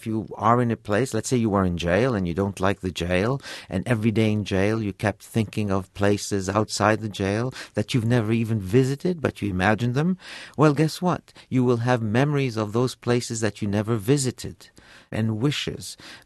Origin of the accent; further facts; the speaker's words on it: Alexandria, Alexandria Governorate, Egypt; born there; first language French; English is a second language; I was born in Alexandria, Egypt, but I am not Egyptian. I was born into a Turkish family, but I am not Turkish. I was sent to British schools in Egypt, but I am not British. My family became Italian citizens, and I learned to speak Italian, but my mother tongue is French.